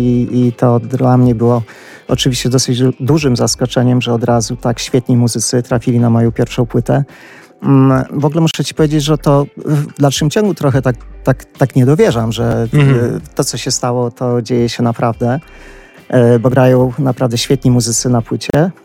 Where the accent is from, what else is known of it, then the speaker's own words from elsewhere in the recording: Hrubieszów, Lublin Voivodeship, Poland; w naszym regionie lubelskim, tak, chrubieszowskim, bo ja pochodzę z Chrubieszowa.